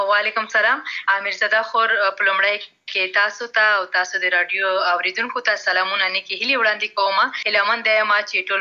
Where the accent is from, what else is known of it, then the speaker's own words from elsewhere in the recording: Khost, Afghanistan; موږ په خوست کې خوست یو داس کلتوري ټولنه ده